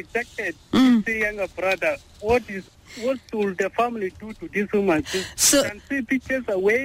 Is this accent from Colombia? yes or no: no; Pibor, Jonglei, South Sudan; from Pibor.